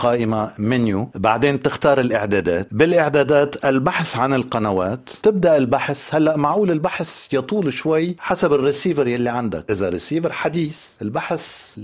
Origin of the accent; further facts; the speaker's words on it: Lebanon; أنا أصل لبناني فبعرف هالشي بلبنان مع الأسف